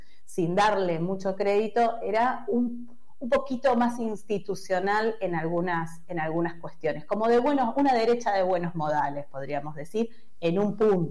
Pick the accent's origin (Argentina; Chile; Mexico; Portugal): Argentina; esa revista de humor político que nos caracteriza como argentinos